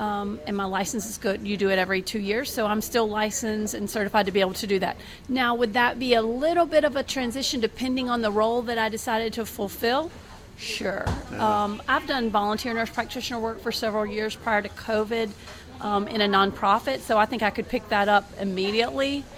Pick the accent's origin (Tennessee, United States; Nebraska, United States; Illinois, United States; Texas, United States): Tennessee, United States; Franklin; All right. Well, I am originally from Tennessee, Franklin, Tennessee.